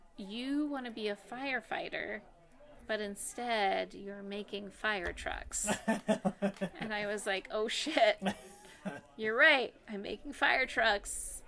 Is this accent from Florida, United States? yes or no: no; Boston, Massachusetts, United States; I'm from Boston originally